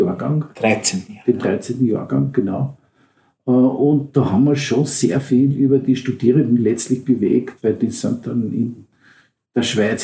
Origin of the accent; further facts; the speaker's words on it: Austria; Und habe als Österreicher gesagt, naja, das haben wir in Österreich erfunden.